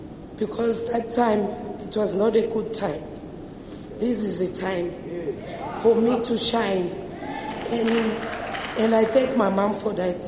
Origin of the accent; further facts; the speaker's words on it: Nelspruit, Mpumalanga, South Africa; I'm from South Africa, Mpumalanga province, Nelspruit.